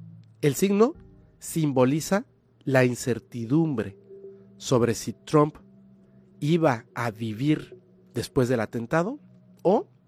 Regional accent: Mexico; Yo soy mexicano, vivo aquí en México.

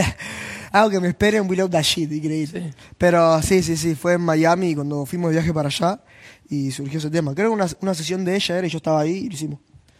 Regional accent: France; yo soy francés, así que me viene muy bien.

